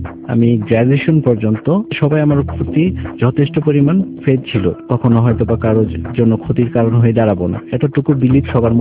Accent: Dhaka, Dhaka Division, Bangladesh; আমি ঢাকায় থাকি, বলতে গেলে ঢাকায় আমি জন্ম এবং বড় হওয়া।

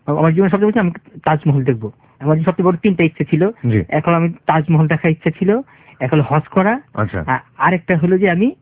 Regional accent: Dhaka, Dhaka Division, Bangladesh; আমি ঢাকা থেকে আসছি।

